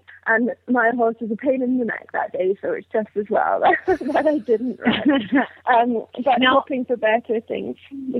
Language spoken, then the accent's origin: English; Scotland, United Kingdom; I grew up in Scotland.